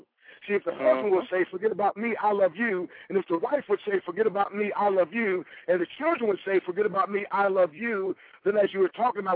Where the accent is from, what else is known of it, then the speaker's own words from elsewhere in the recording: Baltimore, Maryland, United States; born there; By the way, I was born in the Baltimore area, under Anne Arundel County, Maryland.